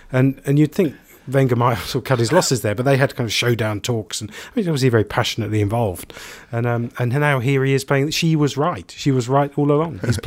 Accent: England, United Kingdom; you feel, as an English person, that this is somehow really awkward

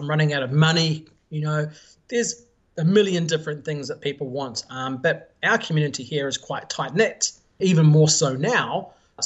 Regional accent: New Zealand; now in Poland; as soon as they hear I'm from New Zealand, then it's a bit different

